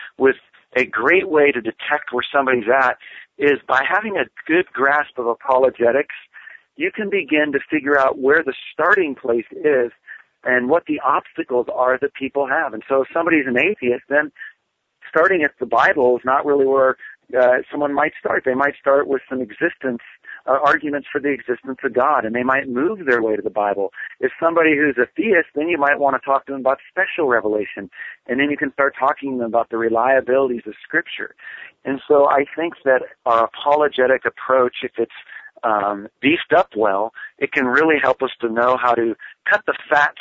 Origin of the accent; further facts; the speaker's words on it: California, United States; I grew up in California. I never heard the gospel until I was 19 years old.